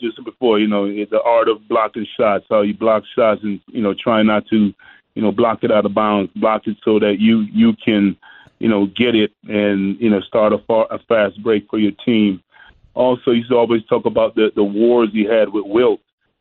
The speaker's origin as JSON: {"language": "English", "town": "Boston", "region": "Massachusetts", "country": "United States", "tie": "born or raised there", "said": "You know, I try to be just like him because I grew up in Boston, and that's, you know, that's where he did all his work."}